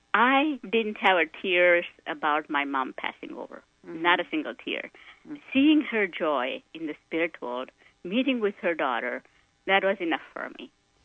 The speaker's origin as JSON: {"language": "English", "country": "India", "said": "My mom is I'm a Hindu. I'm from India. My mom is a Hindu."}